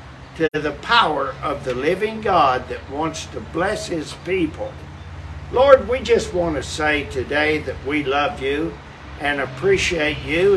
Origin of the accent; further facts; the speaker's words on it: Alderson, West Virginia, United States; for us to be able to be back in my hometown this day